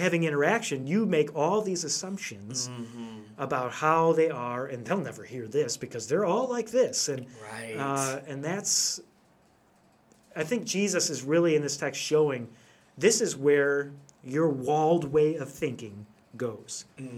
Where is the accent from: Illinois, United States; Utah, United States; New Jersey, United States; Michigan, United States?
Illinois, United States; Chicago; I grew up in the Chicago area, so this is maybe even more prevalent there